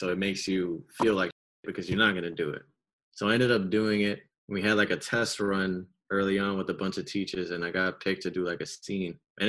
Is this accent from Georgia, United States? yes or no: no; Brooklyn, New York, United States; I grew up right here in Williamsburg, Brooklyn. The only time I moved was right from upstairs to this apartment.